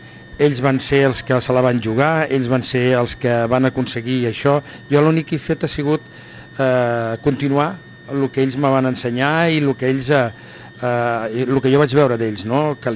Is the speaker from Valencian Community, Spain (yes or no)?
no; Tarragona, Catalonia, Spain; Som molt tarragonis, com tots, no? Però aquí a casa meva estimem molt la nostra ciutat, som molt de Tarragona